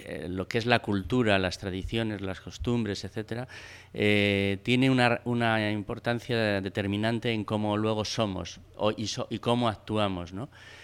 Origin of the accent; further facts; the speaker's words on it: Madrid, Community of Madrid, Spain; now in Cantabria, Spain; Yo vivo aquí en Cantabria desde el 91, soy de Madrid y sin embargo no he renegado de Madrid.